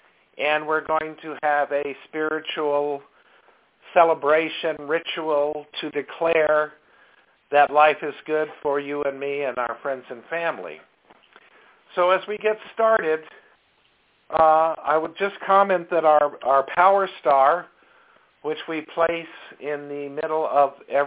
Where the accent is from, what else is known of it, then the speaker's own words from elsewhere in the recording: Durango, Colorado, United States; I'm from Durango, Colorado.